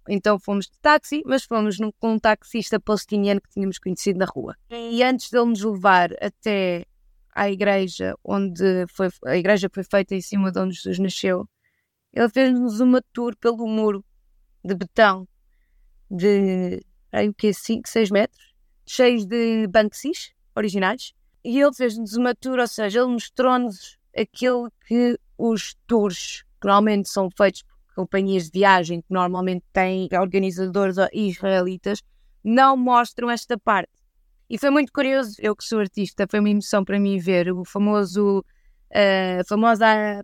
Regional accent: Cascais, Lisbon, Portugal; E ele perguntou de onde é que nós éramos. Ah, somos de Cascais.

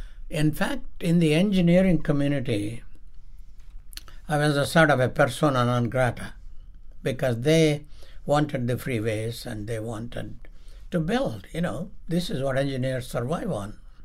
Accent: Canada; I think my sense of being Canadian is caring for essentially this country to be one country instead of a group of provinces.

